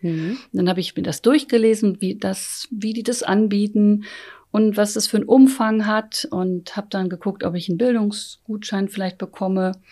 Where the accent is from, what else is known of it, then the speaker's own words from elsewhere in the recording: Iserlohn, North Rhine-Westphalia, Germany; Ich komme jetzt aus Iserlohn, und da ist eben, da ist es noch kleiner, ein bisschen familiärer in manchen Dingen.